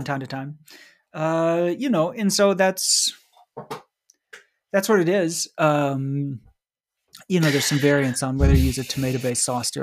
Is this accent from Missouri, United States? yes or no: no; North Carolina, United States; which actually is what I grew up with in Western North Carolina, right?